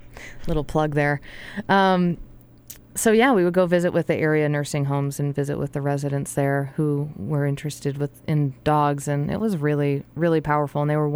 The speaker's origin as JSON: {"language": "English", "region": "Massachusetts", "country": "United States", "tie": "born or raised there", "said": "I think last year in my home state of Massachusetts, was banned finally"}